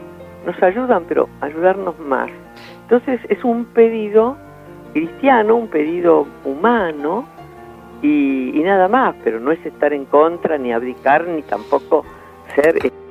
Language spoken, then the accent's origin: Spanish; Argentina; festejamos como argentinas